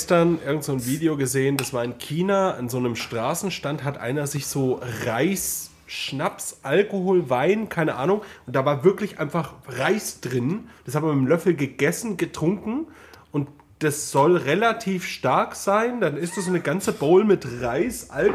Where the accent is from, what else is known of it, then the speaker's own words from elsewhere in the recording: Vietnam; also born or lived in South Korea; Ich habe da meine Zeit lang studiert, aber ich bin ursprünglich Vietnamese.